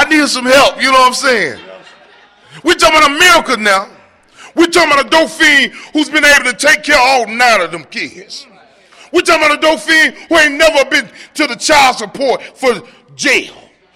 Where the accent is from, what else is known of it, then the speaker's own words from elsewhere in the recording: Atlanta, Georgia, United States; I'm from Atlanta, and I'm so happy to be amongst my family.